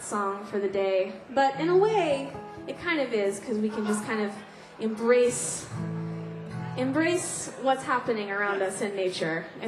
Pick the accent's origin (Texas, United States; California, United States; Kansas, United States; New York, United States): Texas, United States; Well, I grew up in Texas, where there's a lot of great music that's come from Texas over the years